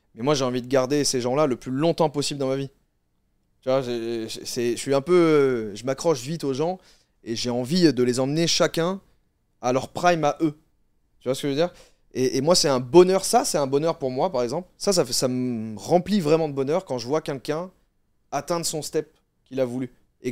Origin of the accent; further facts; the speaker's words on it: Grenoble, Auvergne-Rhône-Alpes, France; J'ai des amis, par exemple, à Grenoble. Donc c'est une ville en France d'où je viens